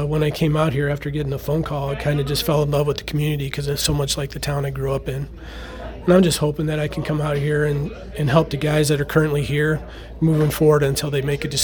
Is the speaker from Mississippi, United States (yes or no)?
no; Prophetstown, Illinois, United States; But I grew up in Prophetstown, Illinois.